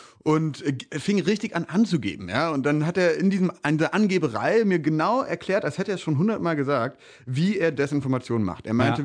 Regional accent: Berlin, Germany; ich komme ja aus Berlin

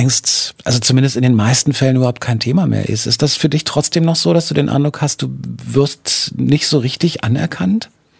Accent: Berlin, Germany; bin halt auch irgendwie ewig in Kreuzberg gewohnt und so. Und als Berliner

